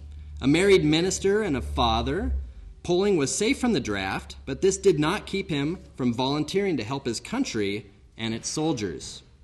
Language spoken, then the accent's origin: English; Alaska, United States; And I was raised in Alaska with Alaskan values.